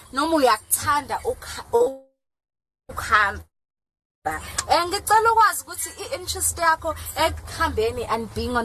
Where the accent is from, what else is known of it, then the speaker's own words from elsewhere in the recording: Mpendle, KwaZulu-Natal, South Africa; He comes from Mpendle and Umgungundlovu, which is my hometown.